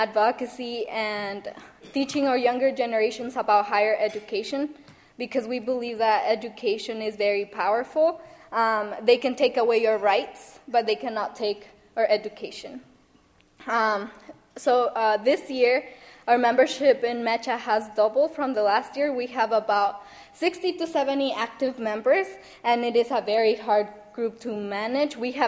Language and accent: English; Mexico; moved away; I am an immigrant. I immigrated from Mexico in 2006, and I am a first-generation student.